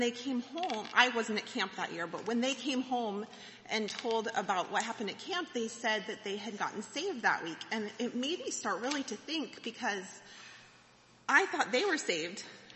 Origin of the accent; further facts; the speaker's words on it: Laurel, Montana, United States; I grew up in Laurel, Montana, and my parents still live there. I grew up going to church in a Christian school.